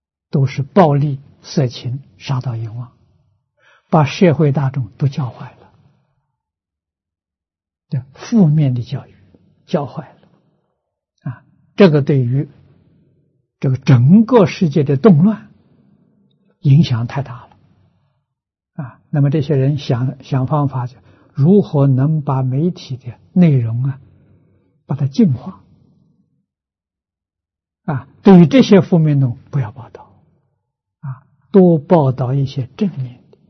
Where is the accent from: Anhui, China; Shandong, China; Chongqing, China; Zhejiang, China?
Anhui, China; Tangchi; 在我老家汤池啊，做个实验